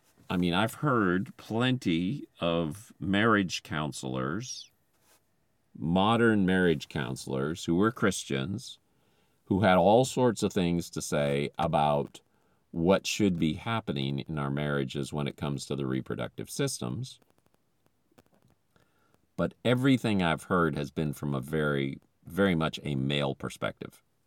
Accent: Philippines; maybe that part of that's because I grew up in the Philippines, and in the Philippines, they're much earthier.

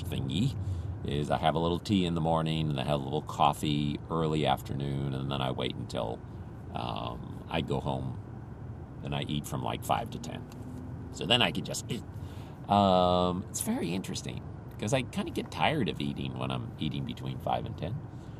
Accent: Philippines; I am a missionary kid. I grew up in the Philippines.

